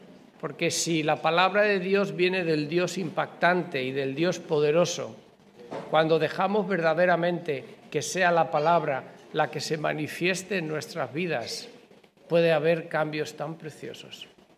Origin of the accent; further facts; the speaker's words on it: Albacete, Castilla-La Mancha, Spain; en la escuela dominical de la ciudad de Albacete, que es de donde yo vengo